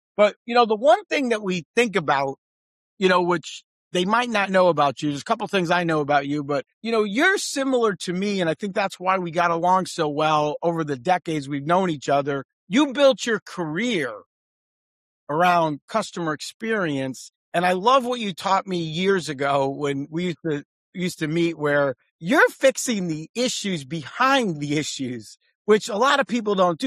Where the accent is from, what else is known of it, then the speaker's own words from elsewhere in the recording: East Coast, United States; because I'm from the East Coast.